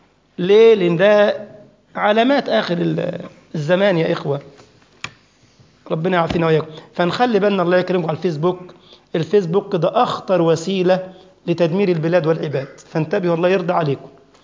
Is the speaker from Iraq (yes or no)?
no; Egypt; ده عندنا في مصر مش عارفين يقعدوا